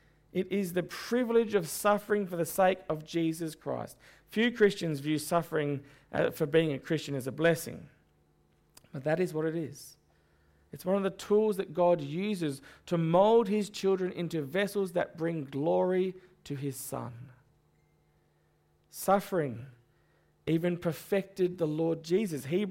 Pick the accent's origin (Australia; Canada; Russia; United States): Australia; Hobart, Tasmania; I remember when I was growing up in Hobart, we used to live in the manse